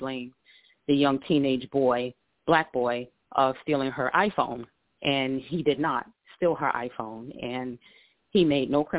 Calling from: Queens, New York, United States; Hi, good evening, Jason. … from Queens.

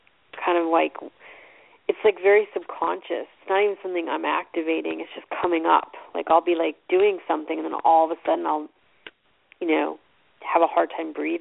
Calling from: Florida, United States; I'm calling from Florida.

